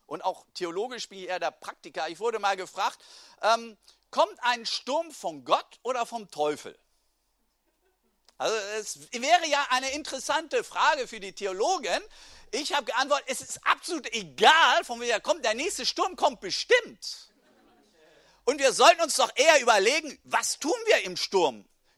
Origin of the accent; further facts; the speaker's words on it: Guinea; German is a second language; Bei uns in Guinea, wir haben ja noch eine andere, ganz andere Bevölkerungsstruktur wie hier. Bei uns sind 50% der Bevölkerung unter 17.